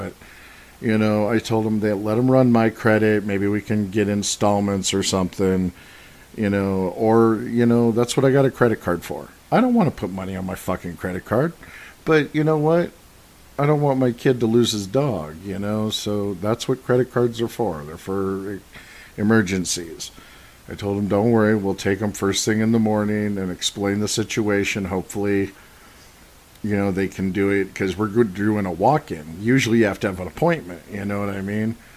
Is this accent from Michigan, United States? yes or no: no; Reno, Nevada, United States; also born or lived in Eugene, United States / Portland, United States; You know, I was born in Eugene. I lived in Eugene. That's my home. I was raised here in Reno my whole life. This is my home. And I lived in Portland for 14 years.